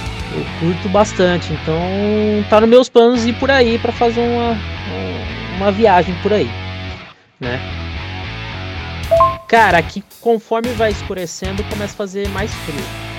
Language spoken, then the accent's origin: Portuguese; Serrana, São Paulo, Brazil; Eu sou de Serrana, interior de São Paulo, do ladinho de Ribeirão Preto